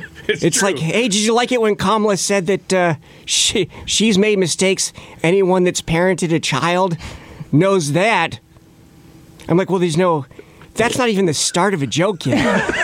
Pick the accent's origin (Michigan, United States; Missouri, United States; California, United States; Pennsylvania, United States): Pennsylvania, United States; State College; But yeah, I'm from State College, Pennsylvania.